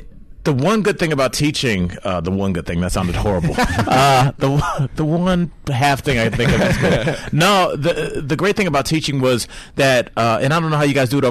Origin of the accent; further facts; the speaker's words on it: Cleveland, Ohio, United States; I grew up in Cleveland, Ohio.